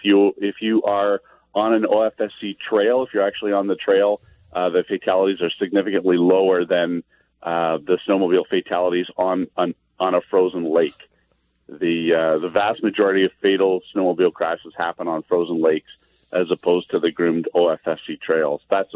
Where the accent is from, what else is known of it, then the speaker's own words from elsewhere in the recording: Trenton, Ontario, Canada; I grew up in Trenton and spent my winters on the Bay of Quinte.